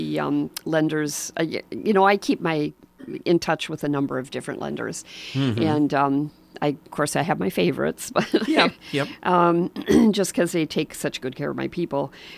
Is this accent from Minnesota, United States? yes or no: yes; Richfield, Minnesota, United States; I didn't know nothing about nothing. I grew up in Richfield, for Pete's sake.